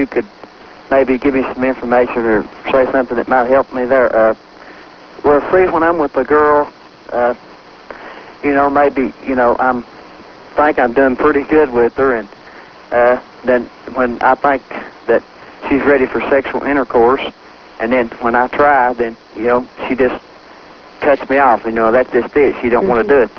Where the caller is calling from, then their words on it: Tennessee, United States; I'm calling from Tennessee